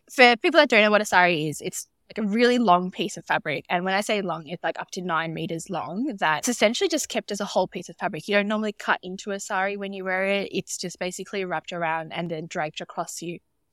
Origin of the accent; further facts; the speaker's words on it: Australia; also born or lived in Sri Lanka; as a Sri Lankan born person, we wear saris all the time. And especially growing up in Australia, we tend to only wear saris for special events.